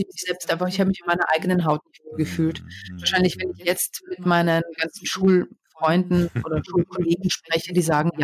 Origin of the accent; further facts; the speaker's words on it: Austria; also born or lived in England; ich war Österreicherin